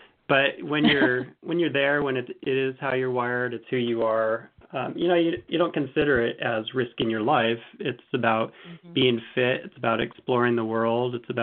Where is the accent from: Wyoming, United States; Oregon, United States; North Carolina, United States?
Oregon, United States; I grew up in Southern Oregon and lived in the mountains.